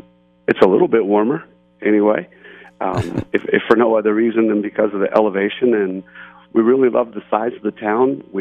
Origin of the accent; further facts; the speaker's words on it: Fort Myers, Florida, United States; returned after graduation from Florida State University to my hometown, Fort Myers, Florida, and I always wanted to coach.